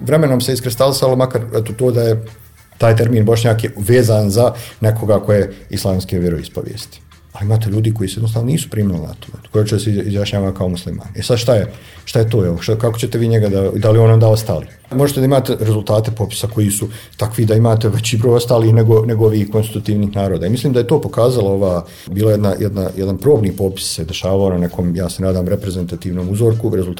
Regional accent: Bosnia & Herzegovina; gdje god izađem iz granica svoje zemlje, ja sam normalno Bosanac

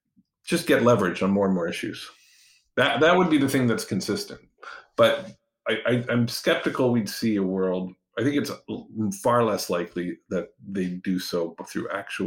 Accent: Canada; moved away as an adult; now in United States; I am an immigrant. I grew up in Canada. I moved here when I was in my 20s.

